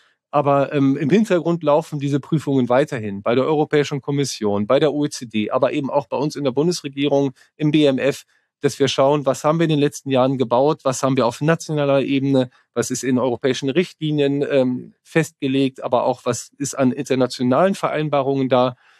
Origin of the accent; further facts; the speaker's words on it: Rhineland, Germany; ich bin Rheinländer, also es ist natürlich Karneval.